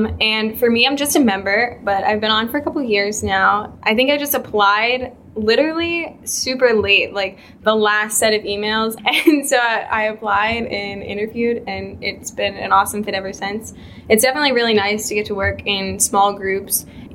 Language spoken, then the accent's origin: English; Johnstown, Pennsylvania, United States; So I'm from Johnstown, Pennsylvania, and I'm a civil engineering major, commissioning Air Force.